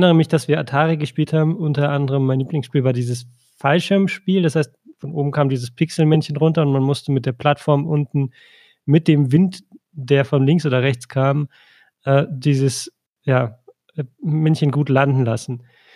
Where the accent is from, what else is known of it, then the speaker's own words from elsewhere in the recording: East Germany, Germany; ich bin im Osten aufgewachsen und wir waren noch relativ DDR. Ich nach meiner Geburt, auch wenn die DDR, als ich 2 war, nicht mehr existierte, es hört ja nicht sofort auf.